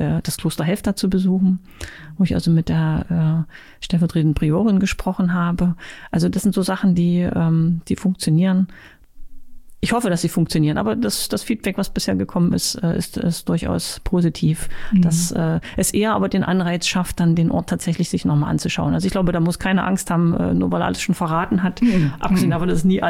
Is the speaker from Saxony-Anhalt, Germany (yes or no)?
yes; Halle, Saxony-Anhalt, Germany; Also für Halle, für meine Heimatstadt Halle kann ich benennen